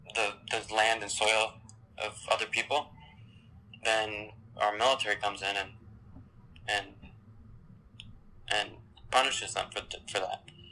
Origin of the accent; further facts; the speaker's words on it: United States; I mean, I'm an American and that's my country.